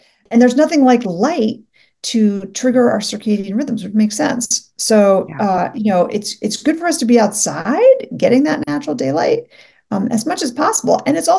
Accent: New York City, New York, United States; So I grew up in New York City, actually, which is not, you might think, so close to nature.

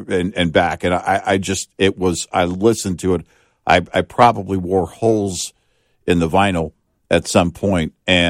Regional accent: Southern US, United States; It had growing up in the South, it had a feel like a hot summer day.

